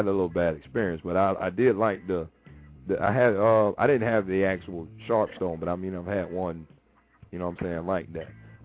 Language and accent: English; Tampa, Florida, United States; I'm from Tampa though. I'm actually in Tampa, Florida.